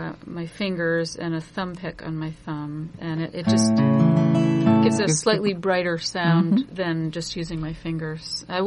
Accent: Ireland; I'm Irish. My family's Irish. And I grew up listening to, some Irish music and among other things.

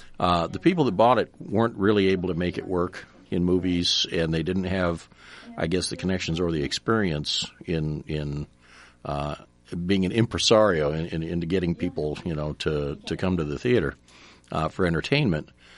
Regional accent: Ankeny, Iowa, United States; kind of like I grew up in Ankeny when it was very small.

